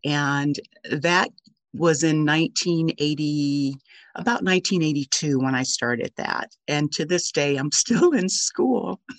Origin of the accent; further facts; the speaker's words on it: the South, United States; Growing up in the South, you can only imagine the good cooking that my mom would provide.